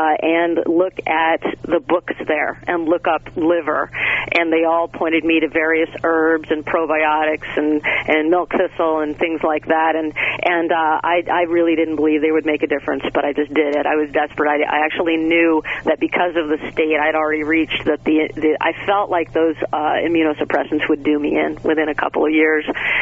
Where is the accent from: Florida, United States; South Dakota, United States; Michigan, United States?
Michigan, United States; now in New York, United States; because I was raised in Southwest Michigan on a horrid diet.